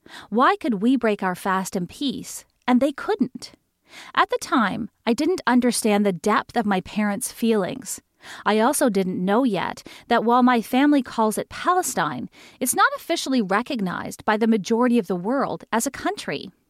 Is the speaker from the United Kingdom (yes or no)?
no; Morocco; moved away as an adult; now in Canada; When I immigrated from Morocco roughly 20 years ago, I studied at Montreal's Concordia University and made friends of different ethnicities and faiths.